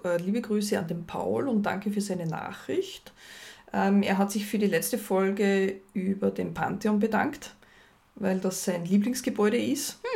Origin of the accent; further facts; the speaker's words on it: Graz, Styria, Austria; gerade als Grazer kennt man die Merkurversicherung, weil das ist eine Grazer Versicherung.